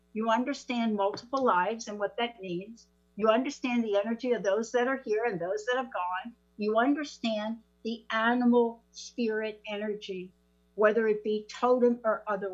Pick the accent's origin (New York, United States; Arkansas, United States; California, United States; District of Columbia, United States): New York, United States; accent: New York; Do you like me when I use my New York accent, Tammy?